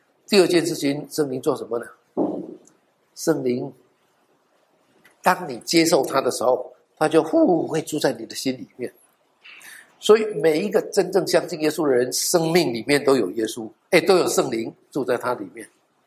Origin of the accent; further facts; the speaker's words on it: China; 我是中国人，